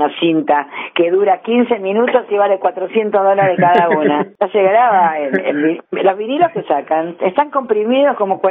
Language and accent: Spanish; Ramos Mejía, Buenos Aires Province, Argentina; yo los vi en el Estudiantil Porteño de Ramos Mejía, que es el lugar de donde soy. Donde me crié, donde fui al colegio, todo, que es el oeste de Gran Buenos Aires, digamos.